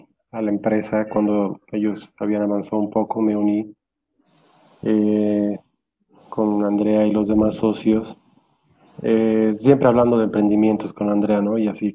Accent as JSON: {"language": "Spanish", "region": "Cochabamba", "country": "Bolivia", "said": "prejuicios que nosotros mismos como bolivianos y cochabambinos nos hacemos"}